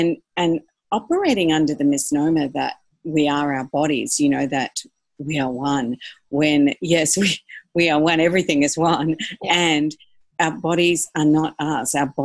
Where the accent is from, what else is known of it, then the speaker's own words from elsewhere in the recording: Australia; now in Indonesia; I'm from Aussie, and that's been my home base for all my life, actually.